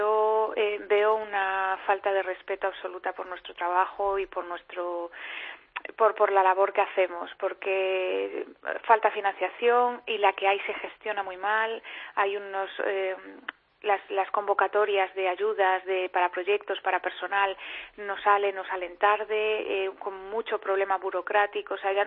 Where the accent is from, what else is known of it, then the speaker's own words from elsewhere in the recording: A Coruña, Galicia, Spain; que yo soy de La Coruña, gallega